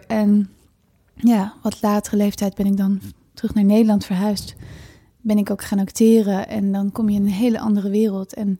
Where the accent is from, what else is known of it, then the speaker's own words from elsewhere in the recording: Kenya; Dutch is a second language; Ik sprak gebrekkig Nederlands. Ik ben grotendeels natuurlijk Engels opgevoed of opgegroeid. Dus ik denk wel, dat was heel... als ik daarop terugkijk, dan denk ik, ja, ik leefde echt een beetje in twee werelden. Enerzijds in de natuur en in Afrika. Weet je, in Kenia